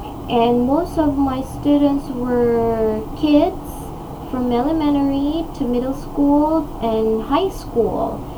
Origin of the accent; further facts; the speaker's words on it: San Fernando City, Ilocos Region, Philippines; I'm 25 years old and I'm from San Fernando City, La Union.